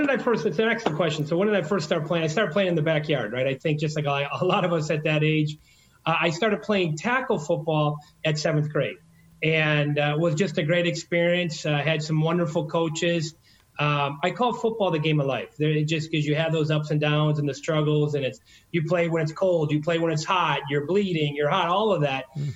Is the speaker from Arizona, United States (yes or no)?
no; Detroit, Michigan, United States; I was born in Detroit. He worked in the city for the big three